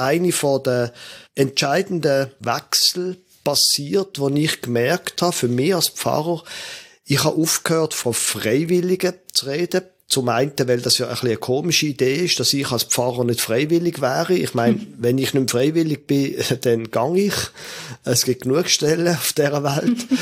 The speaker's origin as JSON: {"language": "German", "town": "Basel", "region": "Basel-Stadt", "country": "Switzerland", "said": "ich bin nicht wo als Basler, das kriegst du nicht mehr weg, FCB-Fan"}